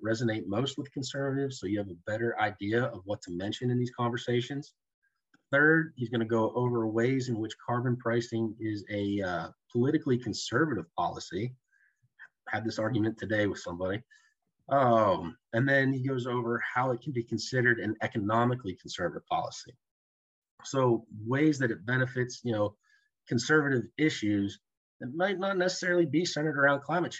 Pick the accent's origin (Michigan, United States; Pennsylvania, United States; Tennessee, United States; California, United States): Pennsylvania, United States; Growing up in Pennsylvania, at the age of 12, I was out hunting, fishing, doing everything, and it's a big part of what brought me here.